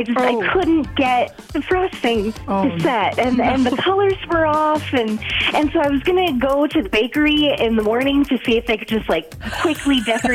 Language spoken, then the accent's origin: English; Madison, Wisconsin, United States; I'm from Madison.